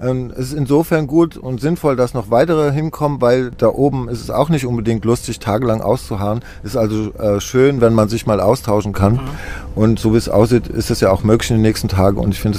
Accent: Waldorf, Germany; aber auch in Waldorf, in meinem Heimatort, sind hunderte gesichtet worden

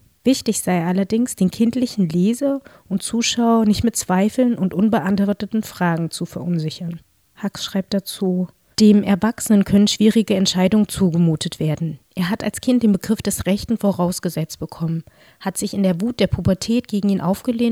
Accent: Germany; born there; Ich bin in der DDR geboren

